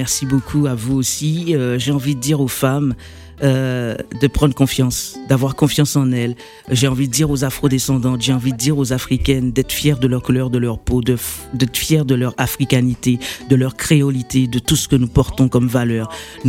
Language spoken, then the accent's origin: French; Guadeloupe, France; je suis originaire de la Guadeloupe.